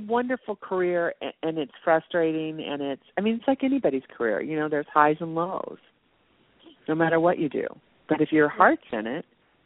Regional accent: Midwest, United States; The hardest part for me has always been growing up in the Midwest.

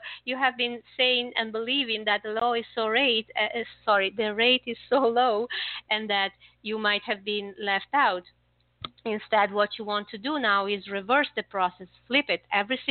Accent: Florence, Tuscany, Italy; you would love Tuscany then. I'm from Florence, and you would like that area then.

